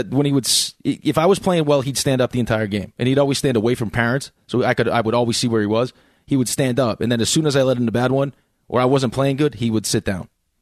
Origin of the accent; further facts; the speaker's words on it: Maine, United States; born there; moved away; also born or lived in Boston / Chicago / Michigan / New York; I'm not from Boston, though. I was born in Maine. I was born in Maine, moved to Boston, moved to Chicago, back to Boston, then to Michigan, and then to New York.